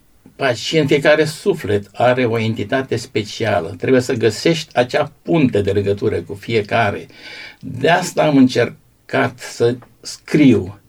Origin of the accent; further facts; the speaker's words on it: Romania; born there; now in Constanța, Romania; Deci, eu m-am născut pe malul Jiului.